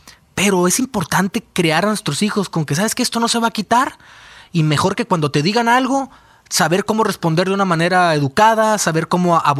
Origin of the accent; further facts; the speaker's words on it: Hermosillo, Sonora, Mexico; que llegaras a ser de mi tierra de Sonora, de Hermosillo, sabes que somos los número uno en la carrilla